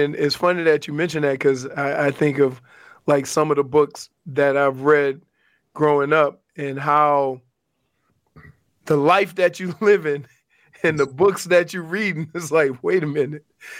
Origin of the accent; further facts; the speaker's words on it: New Orleans, Louisiana, United States; and I'm from New Orleans, so it was real in that area.